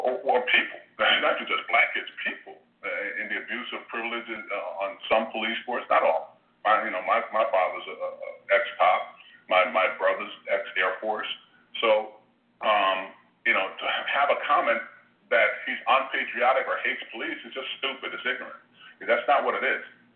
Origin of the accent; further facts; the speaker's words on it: United States; I'm allowed to sit because I am an American.